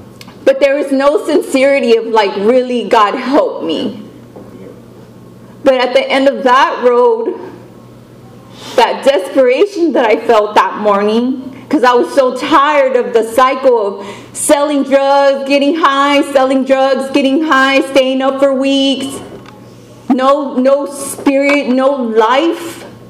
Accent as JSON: {"language": "English", "region": "Texas", "country": "United States", "said": "because I'm from Texas, and so we have so many freaking conventions there"}